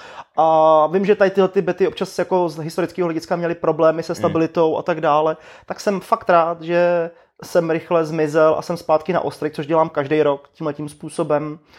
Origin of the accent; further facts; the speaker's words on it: Hradec Králové, Hradec Králové Region, Czechia; now in Prague, Czechia; která vím, že jedna je v Hradci, odkud pocházím a jezdím tam pravidelně, co je tady v Praze.